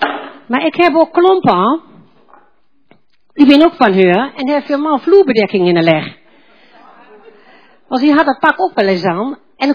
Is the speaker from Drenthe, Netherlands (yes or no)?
no; Uden, North Brabant, Netherlands; geboren van Hel. En ik kom in Uden, ik ben geboren en getogen in Uden, maar ik ben toch halfheerders. Ja, want mijn moe kan buteerden.